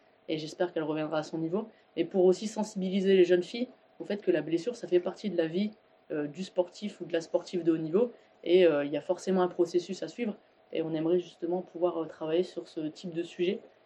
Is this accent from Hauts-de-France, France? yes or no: yes; Hauts-de-France, France; que j'ai, moi, que je viens du Nord. Parce que dans le Nord, on est, on va dire, sur ce côté un peu combattant. Enfin, moi, mon grand-père était mineur, donc j'ai eu toujours ça dans le sang.